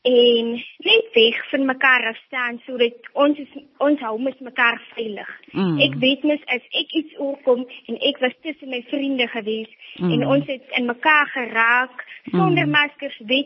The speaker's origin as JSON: {"language": "Afrikaans", "town": "Buffelsrivier", "region": "Northern Cape", "country": "South Africa", "lives_now": "Bersig, South Africa", "said": "as ook een matriculant. Ek is oorspronkelijk van Buffelsrivier, maar ek en my ma het maar hier naartoe getrek, na Bersig toe, om hier kom school te gaan en hier te matriculeer."}